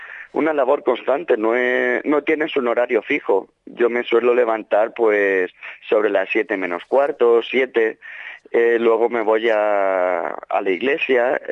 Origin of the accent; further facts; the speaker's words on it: Alicante, Valencian Community, Spain; yo vengo de Alicante. Yo vivo en Alicante, en el centro, y tengo 25 años.